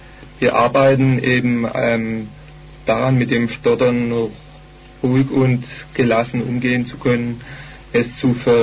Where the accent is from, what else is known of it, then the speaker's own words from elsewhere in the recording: Marburg, Hesse, Germany; born there; Ich bin geboren 1965 in Marburg an der Lahn in Hessen.